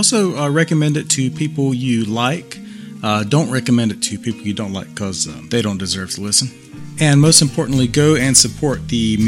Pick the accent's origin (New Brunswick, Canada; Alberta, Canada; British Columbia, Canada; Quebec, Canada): Quebec, Canada; Quebec City; which is a singer-songwriter project from Quebec, my hometown. Oh, excuse me, ma ville natale.